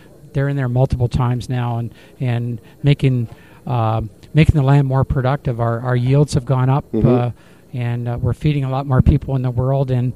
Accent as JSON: {"language": "English", "town": "Grand Valley", "region": "Ontario", "country": "Canada", "said": "Actually, I'm from Grand Valley"}